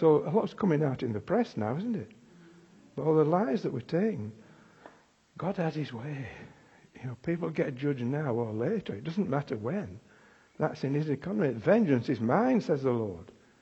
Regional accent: Yorkshire and the Humber, United Kingdom; born there; I was born in West Yorkshire

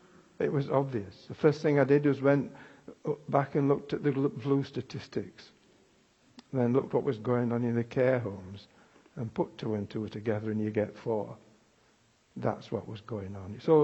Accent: Yorkshire and the Humber, United Kingdom; born there; I was born in West Yorkshire

